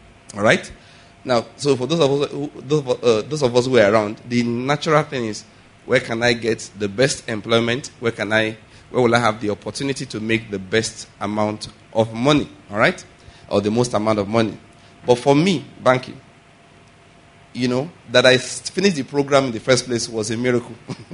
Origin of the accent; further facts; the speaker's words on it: Ondo, Nigeria; born there; also born or lived in Edo State / Taraba State / Lagos; I was born in Ondo State. Went to university in the Edo State, and then served in Taraba State.